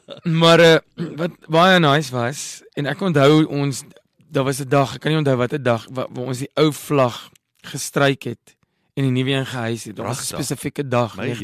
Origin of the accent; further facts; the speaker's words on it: Parys, Free State, South Africa; ek het in Parys groot geword, die dorpie nie ver nie.